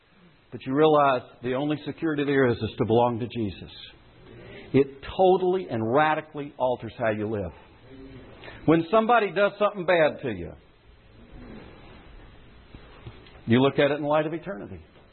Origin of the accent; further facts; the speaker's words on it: United States; You're an American. I'm an American. I love my country. I'm a patriot.